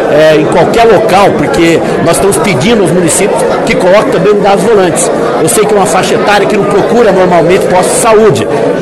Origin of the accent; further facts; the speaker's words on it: Maringá, Paraná, Brazil; Eu, como profissional de saúde, como paranaense, como maringaense